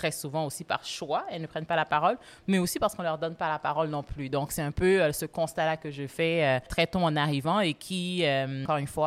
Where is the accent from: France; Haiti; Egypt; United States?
Haiti; je parle créole et en grandissant en Haïti, je parle aussi français.